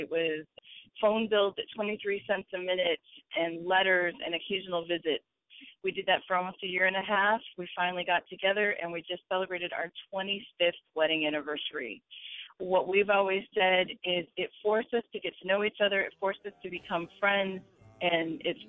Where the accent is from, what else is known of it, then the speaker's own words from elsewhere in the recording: Portland, Oregon, United States; I'm from Portland, Oregon.